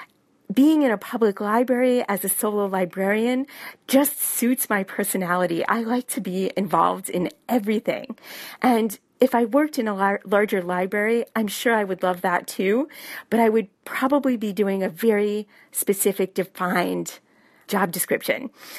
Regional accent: New York, United States; also born or lived in Brooklyn / Boston; I grew up in Brooklyn for the first half of my childhood, and then in a small town in upstate New York the second half. Oh, and then I spent about close to 30 years living in Boston before moving out to Western Mass.

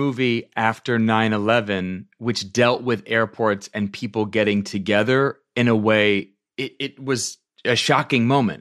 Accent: Virginia, United States; also born or lived in New York; I'm from Virginia. Well, I'm from upstate New York, but I was raised in Virginia, so I started going to Arena Stage as a kid.

